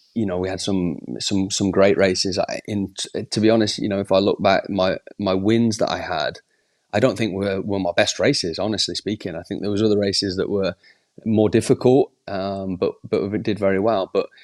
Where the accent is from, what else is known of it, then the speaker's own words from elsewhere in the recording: United Kingdom; being British